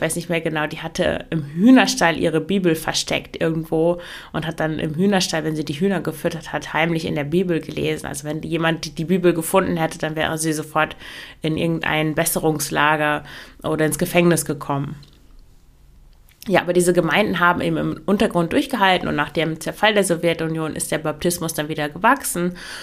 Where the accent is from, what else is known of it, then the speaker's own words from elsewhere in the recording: Lower Saxony, Germany; Und das war in meiner katholischen Familie, da waren alle katholisch. Ich komme ja aus dem Emsland, da gibt es kaum Protestanten.